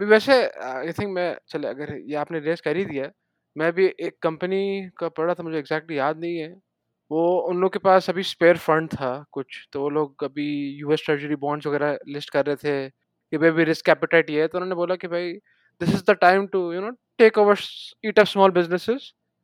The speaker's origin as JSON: {"language": "Urdu", "region": "Sindh", "country": "Pakistan", "said": "میرا تعلق سندھ سے ہے."}